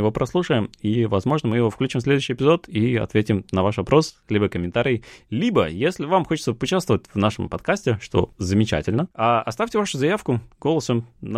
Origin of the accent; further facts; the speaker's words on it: Vologda Oblast, Russia; accent: Vologda; Меня просто тут ругали, за что я говорю с вологодским акцентом.